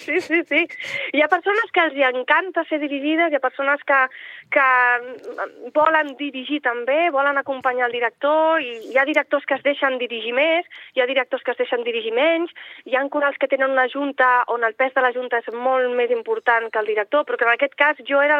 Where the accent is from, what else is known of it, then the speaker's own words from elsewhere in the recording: Catalonia, Spain; jo era nouvinguda aquí, jo sóc del Baix Llobregat uh-huh. i vaig venir a viure aquí per motius de feina